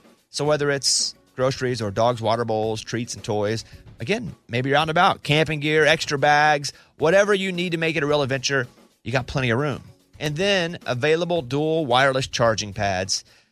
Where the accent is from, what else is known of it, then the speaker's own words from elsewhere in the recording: Arkansas, United States; I grew up in Arkansas and you're very soulful.